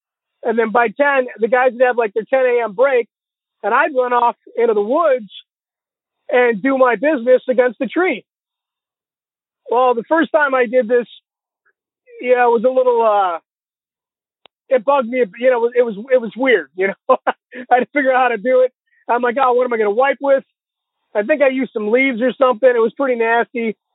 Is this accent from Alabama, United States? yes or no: no; Illinois, United States; I'm from Illinois.